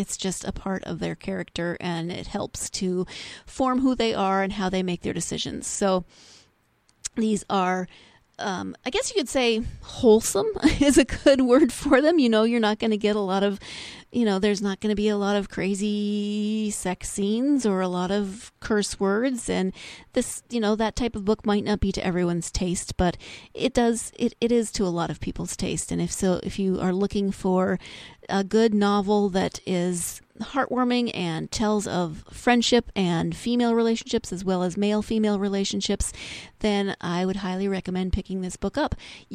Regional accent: Montana, United States; I grew up in Montana, so it's a little bit like being home

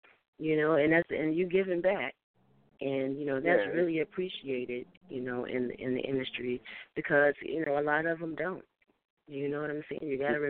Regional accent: the South, United States; See, I'm from the South, so we all about that line dancing.

